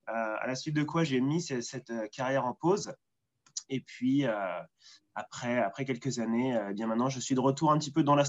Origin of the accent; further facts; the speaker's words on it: Soisy-sous-Montmorency, Île-de-France, France; born there; moved away as an adult; Donc, je suis né près de Paris, à Soisy-sous-Montmorency.